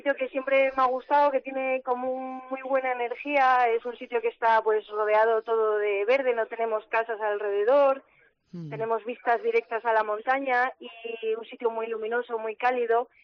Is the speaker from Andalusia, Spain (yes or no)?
yes; Andalusia, Spain; Pues yo llevaba en Córdoba viviendo 7 años, soy de un pueblo de la sierra